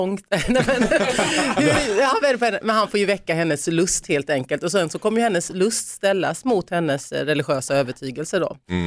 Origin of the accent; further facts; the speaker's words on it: Hårda, Sweden; Jag började jobba när jag var 13 i gummifabriken hemma i Hårda.